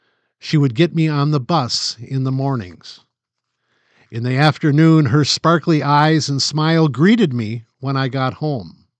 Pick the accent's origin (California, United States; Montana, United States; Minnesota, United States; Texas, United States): Minnesota, United States; Elbertville; I grew up in Elbertville, Minnesota, with two younger sisters and two younger brothers.